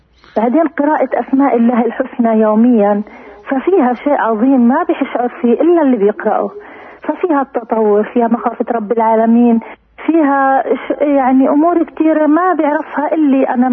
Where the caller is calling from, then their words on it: Jerusalem, Palestine; من القدس.